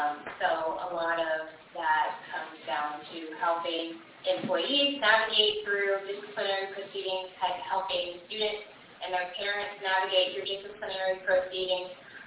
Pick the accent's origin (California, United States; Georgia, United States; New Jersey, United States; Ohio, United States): Ohio, United States; Anderson Township; Yeah, so I grew up in Anderson Township, which is a suburb of Cincinnati.